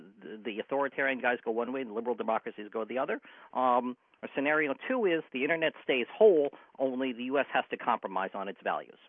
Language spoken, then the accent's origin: English; United States; Okay, I'm an American. I want scenario one to be the case